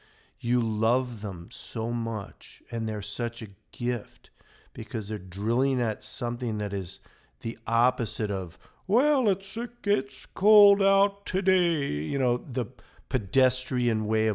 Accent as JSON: {"language": "English", "region": "Minnesota", "country": "United States", "tie": "born or raised there", "said": "And this is for people who lived in northern climes as we did. We grew up in Minnesota."}